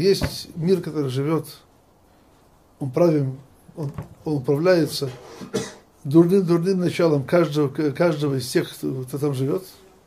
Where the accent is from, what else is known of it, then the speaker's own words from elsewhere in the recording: Odesa, Odesa Oblast, Ukraine; Они были из Одессы, многие из них, я сам из Одессы.